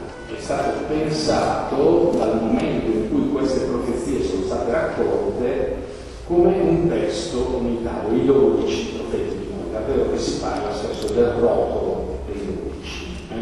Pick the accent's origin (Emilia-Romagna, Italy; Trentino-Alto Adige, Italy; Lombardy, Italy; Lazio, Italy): Lombardy, Italy; Milan; Io sono milanese, non so di riccione, lo tendo a sottolineare